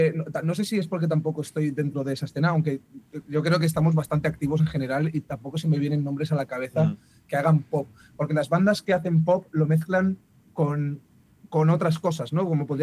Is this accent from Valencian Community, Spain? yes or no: yes; Valencian Community, Spain; soy muy valenciano, también lo he de decir.